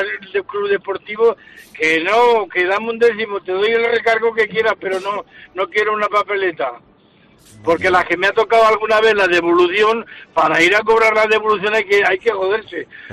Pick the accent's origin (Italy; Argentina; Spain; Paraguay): Spain; Valencia, Valencian Community; born there; now in Azagra, Spain; Yo vivo en Azagra, en un pueblo de Navarra. Sí. Pero nací en Valencia hace ya muchos años, que ya tengo muchos años.